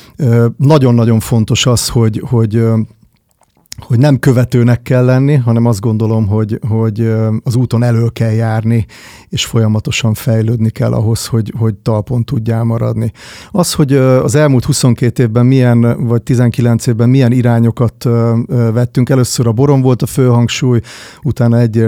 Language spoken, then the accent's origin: Hungarian; Kópháza, Győr-Moson-Sopron, Hungary; also born or lived in Miskolc; Miskolcon születtem egyébként, de másfél évesen kerültem vissza Kópházára Sopron mellett egy kis faluba.